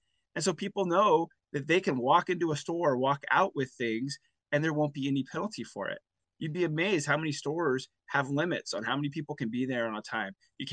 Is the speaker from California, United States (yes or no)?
yes; California, United States; now in Wisconsin, United States; I grew up in Southern California. It's where I went to college when I was first married to my wife.